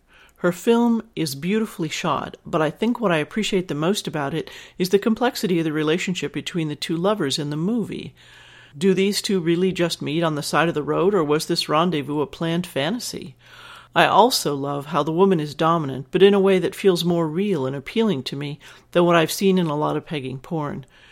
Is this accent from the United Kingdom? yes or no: no; Canada; I'm a Canadian